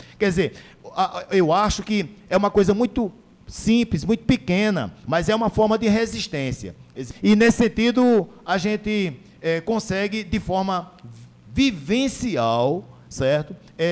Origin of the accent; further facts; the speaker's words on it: Campina Grande, Paraíba, Brazil; Olha, eu sou aqui de Campina Grande, filho de cearense e paraibana, e sempre visitei muito a feira, eu cresci indo para a feira.